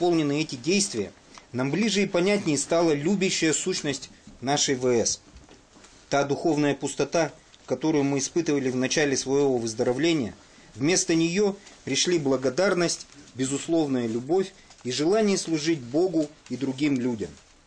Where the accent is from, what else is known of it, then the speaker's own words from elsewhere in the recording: British Columbia, Canada; Я из Британской Колумбии. Это не имеет никакого отношения ни к Британии, ни к Колумбии. У нас все в Британской Колумбии, это Канада, немножко крыша едет по жизни, мы все запутались, я даже переехать хотел.